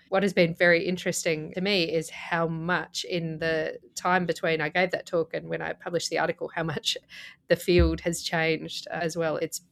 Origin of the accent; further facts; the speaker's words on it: Adelaide, South Australia, Australia; I'm from Adelaide in South Australia